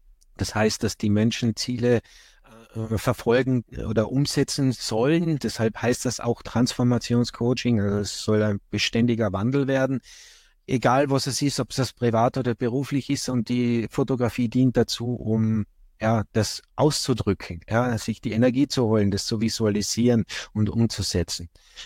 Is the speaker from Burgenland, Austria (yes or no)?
no; Carinthia, Austria; Das ist zum Beispiel der Dobratsch in Kärnten, mein Hausberg, von wo ich herkomme.